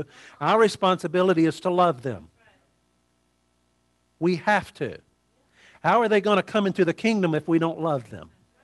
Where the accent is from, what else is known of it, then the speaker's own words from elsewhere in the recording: Mississippi, United States; moved away; when I was growing up in Mississippi, I didn't realize that salmon would go up the stream and go to their birthplace and lay their eggs. I didn't realize that till I moved here in the Northwest.